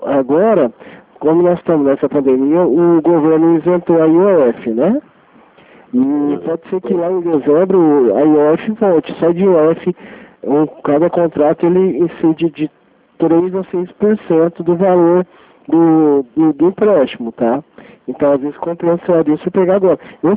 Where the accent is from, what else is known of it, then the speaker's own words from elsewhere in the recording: Franca, São Paulo, Brazil; Eu sou daqui de Franca, tá?